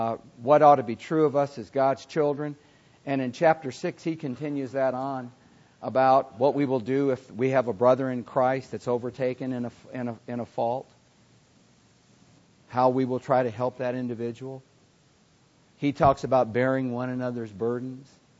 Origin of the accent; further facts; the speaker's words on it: Minnesota, United States; now in Florida, United States; I grew up in Minnesota, land of lakes, all these woods.